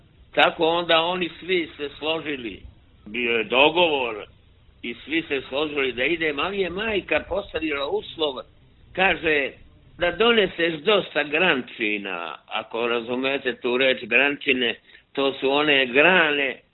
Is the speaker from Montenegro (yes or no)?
yes; Banjani, Montenegro; Kod nas u Banjanima tamo kuće su rastrkane, udaljene, tako da gotovo da niko nema komšiju suseda.